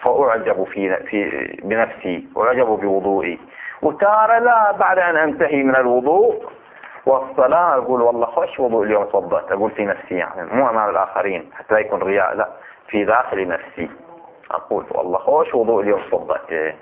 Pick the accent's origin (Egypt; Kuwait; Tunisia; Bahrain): Bahrain; وهي المسألة مدعاته بعض الإشكالات عندنا في البحرين